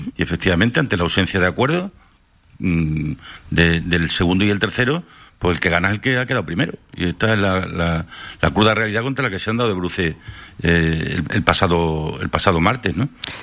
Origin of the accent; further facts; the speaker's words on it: Extremadura, Spain; parece que somos los extremeños y las extremeñas